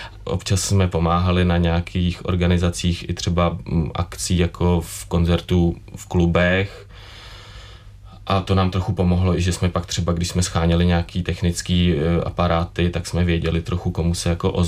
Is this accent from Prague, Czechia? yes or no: yes; Prague, Czechia; i když jsem teda Pražák rodil, já vždycky jsem žil v Praze.